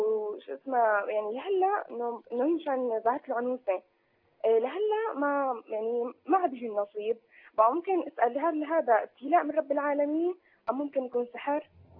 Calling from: Syria; أنا من سوريا

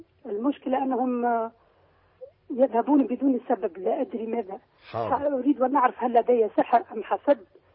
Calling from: Tunisia

